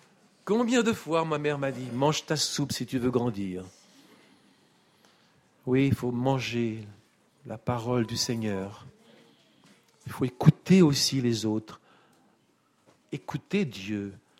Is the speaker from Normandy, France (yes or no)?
yes; Normandy, France; Je suis normand, je sais comment ça se prononce.